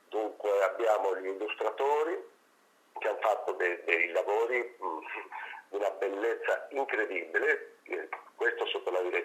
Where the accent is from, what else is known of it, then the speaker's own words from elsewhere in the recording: Argentina; now in Reggio Emilia, Italy; Poi siamo tornati a quella che io considero la mia casa, perché io sono argentino